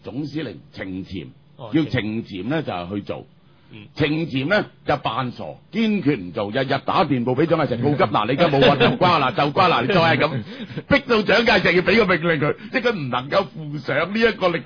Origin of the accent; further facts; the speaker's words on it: Guangdong, China; 呢、這個咧就係我哋廣東人嘅驕傲嚟